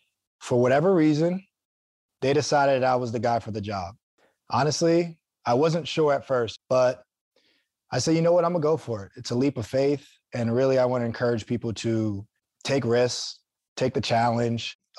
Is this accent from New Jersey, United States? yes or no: yes; New Jersey, United States; Ended up coming to New York, the New York Giants, where I am now, born and raised in New Jersey